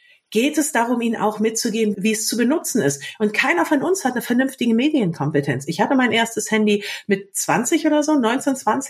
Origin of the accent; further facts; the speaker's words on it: Hamburg, Germany; ich bin Hamburgerin.